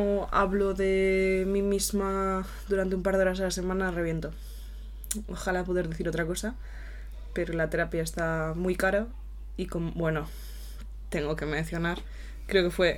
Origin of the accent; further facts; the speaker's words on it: Galicia, Spain; En mi pueblo también era mítica noticia del verano. Porque además en Galicia se planta muchísimo, muchísimo, muchísimo maíz.